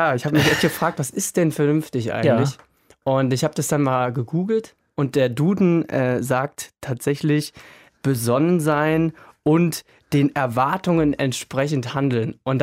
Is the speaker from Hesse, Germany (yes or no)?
yes; Hesse, Germany; weil ich komme aus der Gegend Frankfurter Raum, da, dörflicheren Gegend.